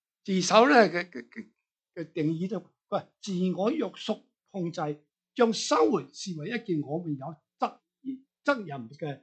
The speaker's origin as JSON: {"language": "Cantonese", "country": "China", "said": "我哋中国人咧，中国人"}